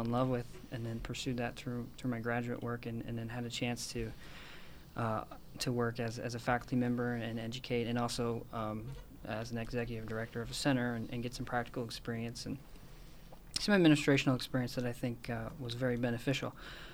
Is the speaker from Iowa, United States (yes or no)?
yes; Iowa, United States; To piggyback a little bit, I'm also from Iowa originally